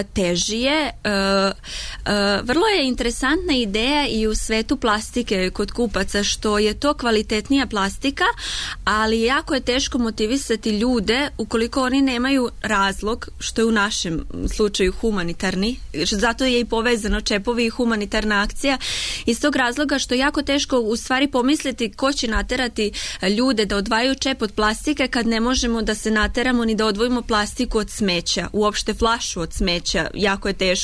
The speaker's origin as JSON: {"language": "Serbian", "town": "Bački Monoštor", "region": "Vojvodina", "country": "Serbia", "tie": "born or raised there", "said": "pošto sam ja rodom iz Bačkog Monoštora, to je kod Sombora."}